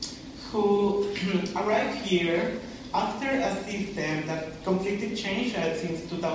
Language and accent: English; Mexico; now in Canada; I come from Mexico, and I came in 2009.